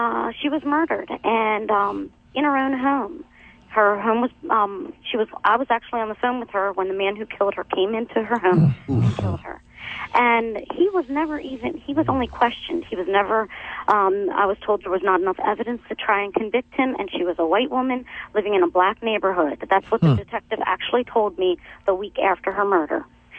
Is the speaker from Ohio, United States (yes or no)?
no; Randallstown, Maryland, United States; I grew up in the Randallstown area, and my mom raised me and my two sisters and brother on our own.